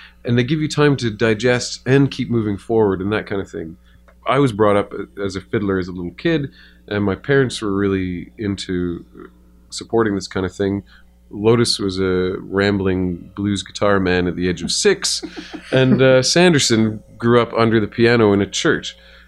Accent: Ontario, Canada; I come from Manitoulin Island and moved to the city

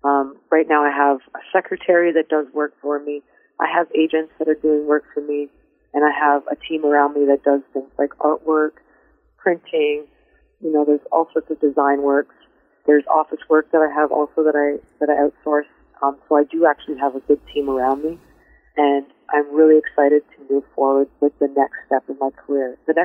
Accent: London, Ontario, Canada; Yeah, exactly. My hometown is London.

